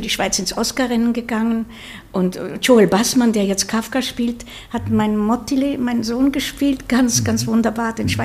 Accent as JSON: {"language": "German", "town": "Mettmach", "region": "Upper Austria", "country": "Austria", "said": "dass er Mettmach kennt, wo ich herkomme"}